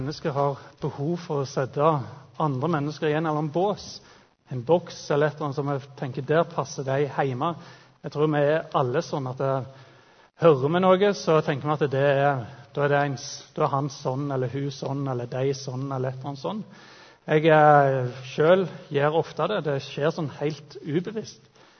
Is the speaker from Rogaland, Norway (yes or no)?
yes; Jørpeland, Rogaland, Norway; For å si sånn, en gang i forrige årtusen så vokste jeg opp på Jørpeland.